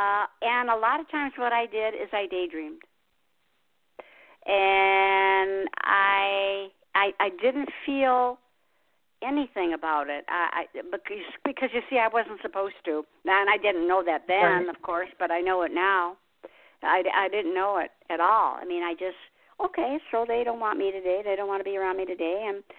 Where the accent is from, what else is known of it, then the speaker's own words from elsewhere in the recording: Detroit, Michigan, United States; You know, I grew up in Motown in Detroit.